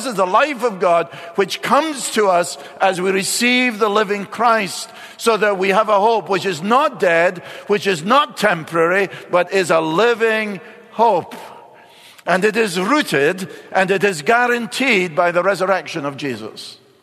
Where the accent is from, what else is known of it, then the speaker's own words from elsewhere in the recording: Scotland, United Kingdom; I am Scottish, but I'd paid for it, one way or another.